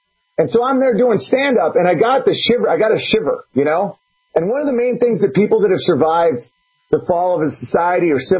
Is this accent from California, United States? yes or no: no; New York, United States; I'm from New York State, and I don't know a single person who's okay with what they just did.